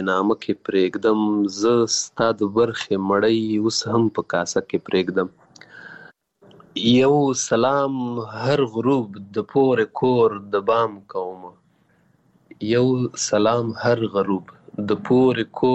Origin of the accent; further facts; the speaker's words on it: Paktika, Afghanistan; also born or lived in Waziristan, Pakistan; زه پیدا شوی په وزیرستان کې یم، بیا بیرته کډه شوی پکتیکا کې یم